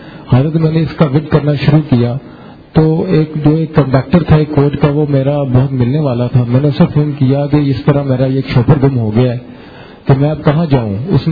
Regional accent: Kasur, Punjab, Pakistan; اور میں قصور سے آیا ہوں.

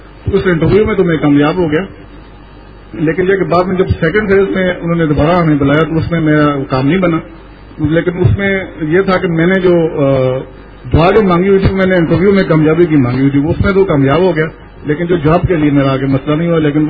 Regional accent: Rawalpindi, Punjab, Pakistan; میں راولپنڈی سے آیا ہوں.

